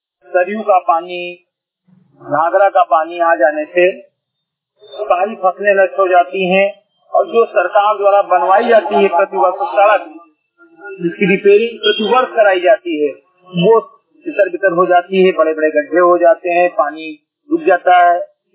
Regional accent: Uttar Pradesh, India; ग्राम सभा संदेह घटाई विकास दुर्गा जनपद बहराइच का रहने वाला हूँ

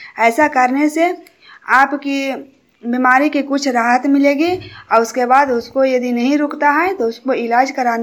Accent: Juniyar, Bihar, India; और मैं जुनियार गांव के रहने वाली हूँ

